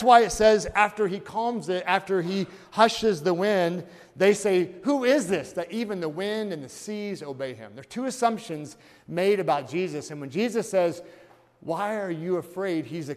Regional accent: Indiana, United States; I'm from Indiana.

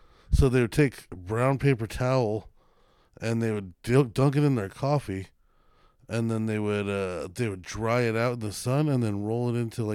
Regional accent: United States; Hey, man, I'm as American as it gets.

